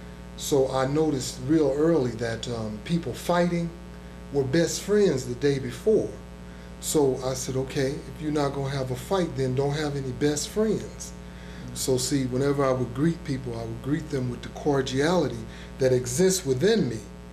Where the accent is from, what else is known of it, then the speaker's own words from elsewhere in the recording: the South, United States; when we moved from the South, the Deep South, we lived in a town of 700, we had never seen violence.